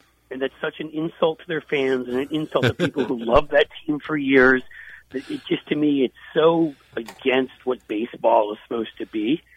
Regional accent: New York, United States; this is coming from a New York Yankees fan. I grew up in New York, right?

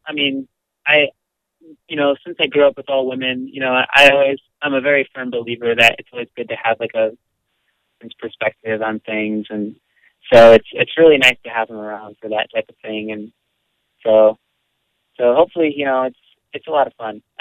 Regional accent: Midwest, United States; I'm very Midwesterner

